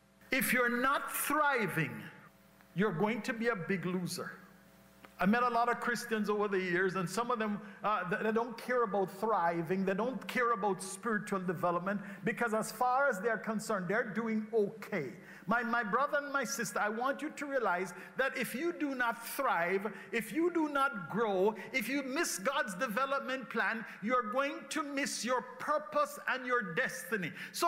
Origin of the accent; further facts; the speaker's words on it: Jamaica; When we were growing up in Jamaica, you know, the milkman would deliver a couple bottles of milk every morning.